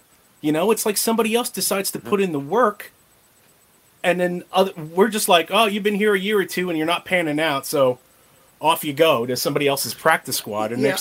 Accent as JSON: {"language": "English", "town": "Long Island", "region": "New York", "country": "United States", "said": "I actually, believe it or not, I'm originally from Long Island. Okay, but I live in Colorado now."}